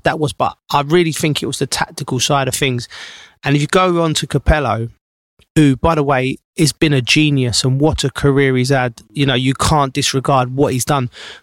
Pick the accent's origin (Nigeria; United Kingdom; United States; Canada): United Kingdom; England; as an Englishman